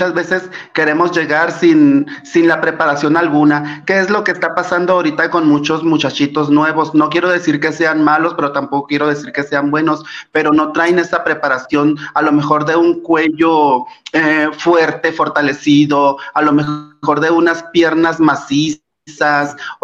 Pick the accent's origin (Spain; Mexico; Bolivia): Mexico; De verdad, definitivamente, amo México, amo ser mexicano, soy orgullosamente mexicano.